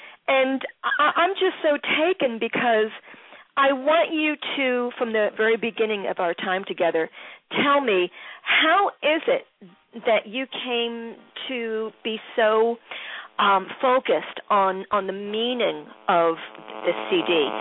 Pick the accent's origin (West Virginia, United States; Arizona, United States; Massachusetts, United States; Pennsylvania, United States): Pennsylvania, United States; Philadelphia; I'm in communication with DL Media in Bella Cynwyd, PA, which is near my hometown, Philly